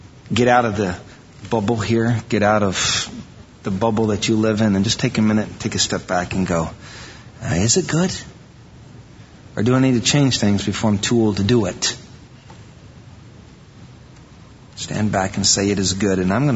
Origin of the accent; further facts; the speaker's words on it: Iowa, United States; I was from Iowa, so yeah. That was moving up, you know, out of Iowa to Wisconsin. You know, there's no place to go but up when you're from Iowa.